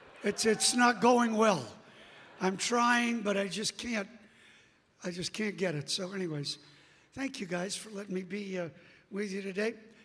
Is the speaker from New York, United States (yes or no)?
yes; New York, United States; I'm from New York. I've been stabbed twice. I've been shot in the head.